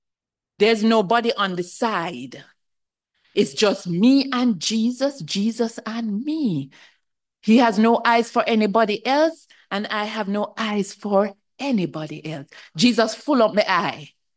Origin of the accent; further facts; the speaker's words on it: Jamaica; As I said, I'm from Jamaica, and there are times in Jamaica where when it rains